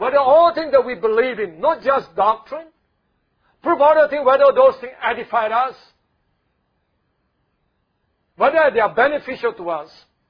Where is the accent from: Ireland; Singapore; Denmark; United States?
Singapore; born there; I was born, okay, I was born in Singapore